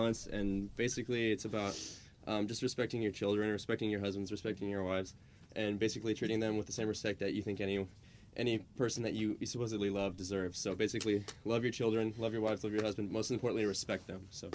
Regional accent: Santa Barbara, California, United States; I'm from Santa Barbara

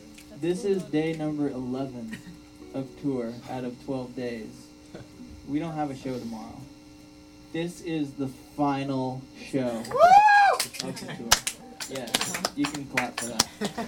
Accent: Seattle, Washington, United States; So I'm from Seattle, right?

